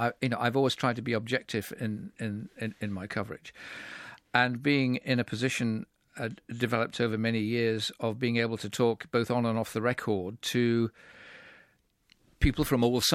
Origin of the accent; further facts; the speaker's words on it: United Kingdom; my soldiers, you know, being a Brit, had been responsible